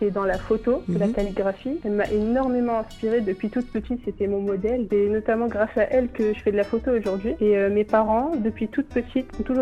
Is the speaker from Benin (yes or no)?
no; France; also born or lived in Cairo, Egypt; Alors, personnellement, je suis née en Égypte, dans la ville du Caire. Je suis arrivée en France très jeune, mais j'ai continué à baigner dans la culture égyptienne.